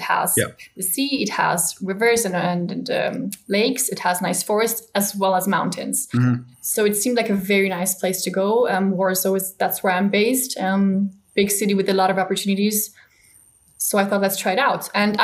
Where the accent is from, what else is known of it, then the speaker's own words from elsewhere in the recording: Denmark; also born or lived in Germany / Malta; But I was born in Germany because my parents happened to live there when I was born. I grew up in Denmark. That's where I studied as well. I went to the US and Canada to study as well abroad for half a year each-ish.